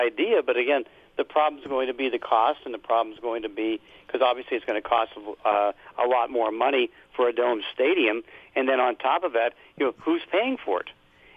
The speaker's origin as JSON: {"language": "English", "town": "Pittsburgh", "region": "Pennsylvania", "country": "United States", "tie": "born or raised there", "said": "So I'm not big on the cold weather games, even though I grew up in Pittsburgh."}